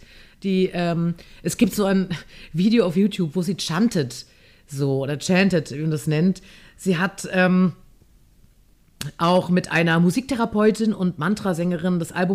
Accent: Rhineland, Germany; Das sage ich als Rheinländerin.

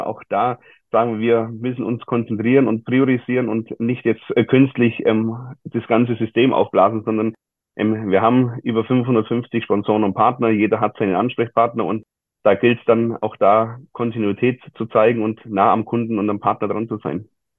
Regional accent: Bavaria, Germany; Ich komme nicht direkt aus Heidenheim. Ich komme auch nicht aus dem gleichen Bundesland, sondern aus dem bayerischen Bereich, ungefähr 30 Kilometer von Heidenheim weg

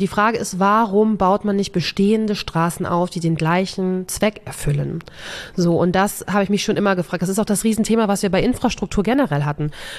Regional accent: Schleswig-Holstein, Germany; Ich komme ja ursprünglich aus dem Kreis Steinburg, deswegen weiß ich das, bei Glückstadt

